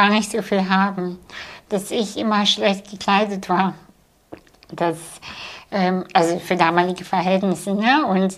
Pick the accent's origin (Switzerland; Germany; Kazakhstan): Kazakhstan; Und ich bin in Kasachstan geboren, vor 37 Jahren. Und ich in einem Dorf, was nicht mal auf Google Maps zu finden ist.